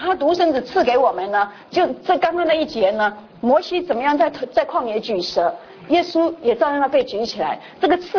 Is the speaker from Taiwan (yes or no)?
yes; Taiwan; 我们台湾人哈